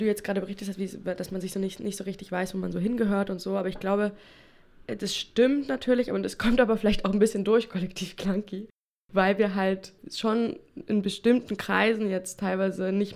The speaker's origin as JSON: {"language": "German", "region": "Lusatia", "country": "Germany", "tie": "born or raised there", "said": "wir kommen aus der Lausitz ursprünglich. Und wir kennen uns alle davon, dass wir zusammen in der Lausitz aufgewachsen sind"}